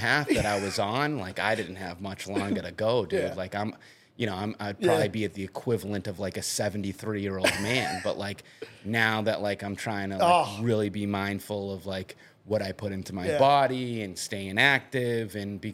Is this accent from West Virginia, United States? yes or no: no; Massachusetts, United States; So it's like, here I am from Massachusetts, like, and now everybody in Little Rock, Arkansas is talking about a video that I made.